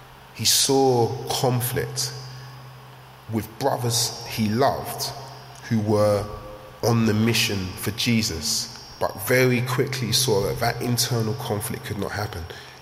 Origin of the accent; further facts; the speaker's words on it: England, United Kingdom; So, I know we're English and silence tends to be like something we want to feel